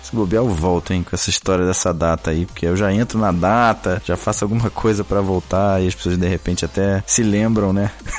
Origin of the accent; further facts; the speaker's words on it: Rio de Janeiro, Brazil; now in São Paulo, Brazil; Eu sou do Rio, mas moro em São Paulo.